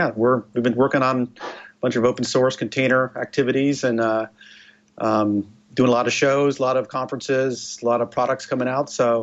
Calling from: Austin, Texas, United States; I'm coming from Austin, Texas.

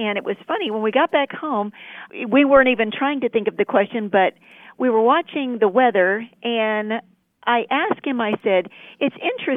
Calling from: Athens, Texas, United States; I'm calling from Athens, Texas.

